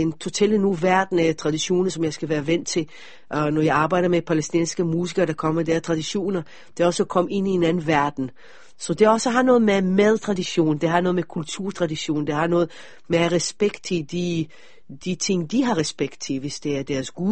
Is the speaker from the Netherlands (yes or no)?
no; Israel; Så jeg må ikke sige, at jeg kommer fra Israel. De må ikke vide, at jeg taler, at teksterne er på hebraisk.